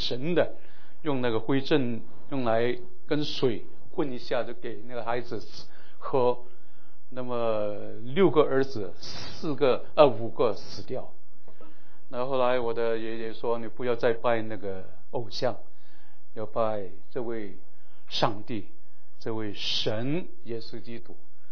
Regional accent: Hong Kong; born there; 我是客家人，我是在香港出生，我是第三代的基督徒。我老乡是在广东东莞

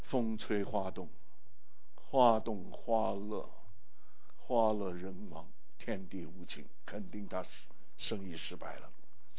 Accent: China; now in United States; 我是从中国来到美国，我是少数民族，尤其是我那个时候，我在我那个学校里面，我是唯一的中国人

